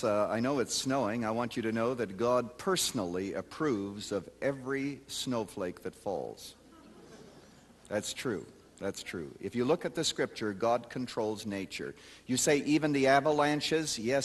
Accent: Canada; Now, I'm a Canadian.

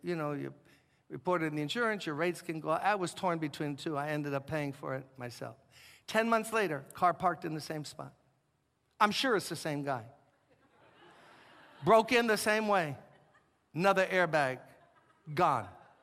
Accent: Brooklyn, New York, United States; Now, anyone like me who was born and raised in Brooklyn and lives in New York, unless you've been robbed, you're not truly a New Yorker.

